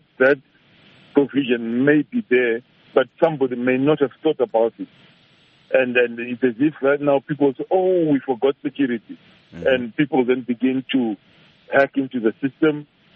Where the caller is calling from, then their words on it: Harare, Zimbabwe; I'm calling from Harare.